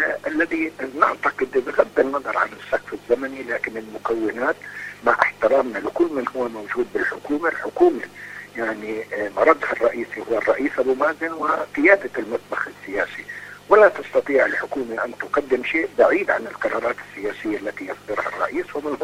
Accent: Palestine; هذا هو الذي يهمنا كفلسطينيين

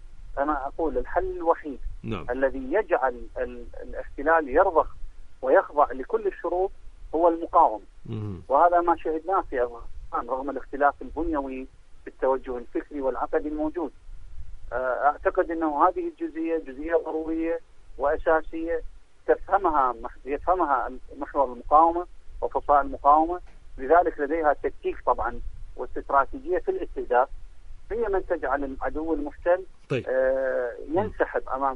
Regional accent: Iraq; لدينا تجربة كعراقيين مع الولايات المتحدة منذ 17 عاما وأكثر

